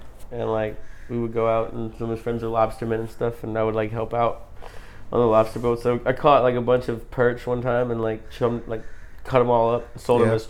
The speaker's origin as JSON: {"language": "English", "region": "Maine", "country": "United States", "tie": "born there", "said": "But I was born in Maine."}